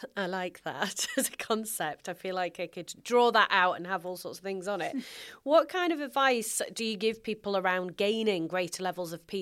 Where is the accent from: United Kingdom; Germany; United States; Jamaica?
United Kingdom; Do you think some of this is being British?